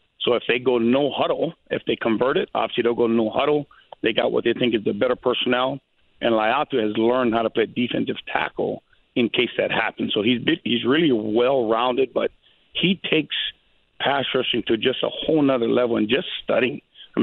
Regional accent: Hawaii, United States

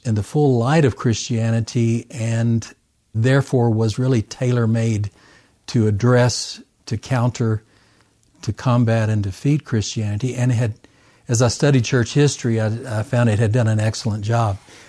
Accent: Camden, Arkansas, United States; I was born and raised in Arkansas, small town.

